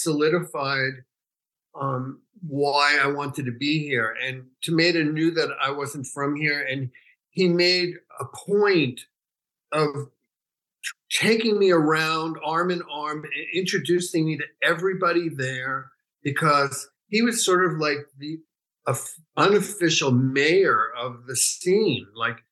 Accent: New York City, New York, United States; moved away as an adult; also born or lived in Northern California / San Francisco; now in Los Angeles, United States; I grew up in New York City. And then in 71, I moved to Northern California because of some legal matters in New York that made me have to leave.

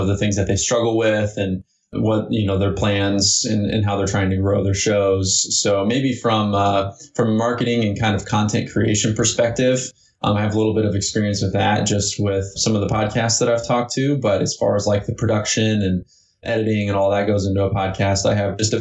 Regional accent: Evansville, Indiana, United States; also born or lived in Florida; now in Indianapolis, United States; I grew up right here in Indiana, actually in southern Indiana in a town called Evansville, and moved to Florida for a brief while and then moved up to Indianapolis for a sales role

